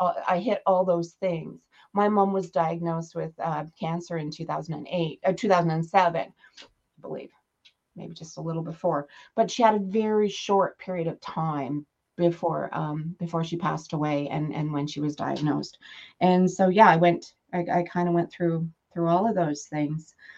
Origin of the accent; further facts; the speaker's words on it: Edmonton, Alberta, Canada; now in Brooks, Canada; So I was born in Edmonton, lived my whole life there.